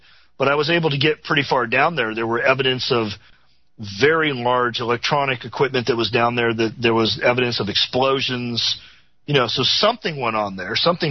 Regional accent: Chicago, Illinois, United States; I know people because I'm from Chicago originally.

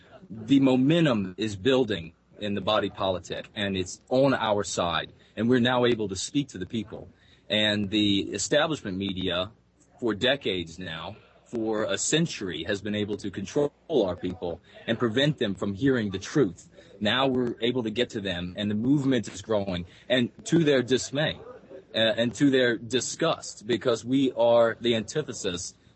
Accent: Fairfax, Virginia, United States; Fairfax, Virginia.

